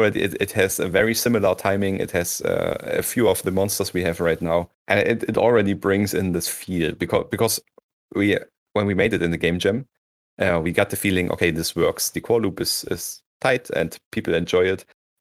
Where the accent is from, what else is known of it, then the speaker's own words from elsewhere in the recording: Dresden, Saxony, Germany; I'm 34 years old now. I'm from Dresden in Germany